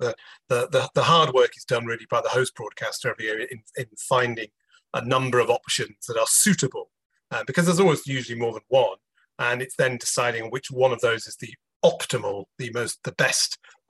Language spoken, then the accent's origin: English; United Kingdom; As you might have noticed, I'm British, so I'm quite excited that it's returning to Britain.